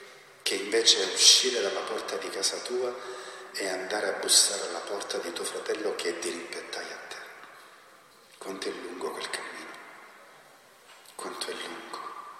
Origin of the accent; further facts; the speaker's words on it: Catanzaro, Calabria, Italy; Io sono di Catanzaro